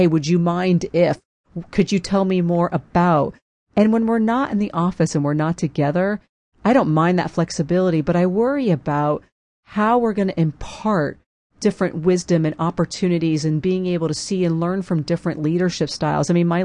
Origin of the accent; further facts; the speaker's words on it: New Jersey, United States; I'm from New Jersey. Yes, I'm opinionated.